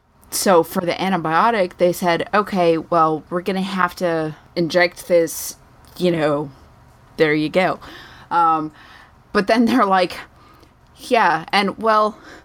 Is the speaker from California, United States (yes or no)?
no; Denver, Colorado, United States; Yes, I grew up in Denver, so Colfax is where all the hookers are.